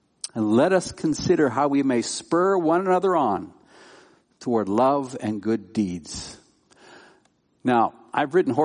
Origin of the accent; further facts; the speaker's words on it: Calgary, Alberta, Canada; I grew up in Calgary, Alberta, the home of the Calgary Stampede.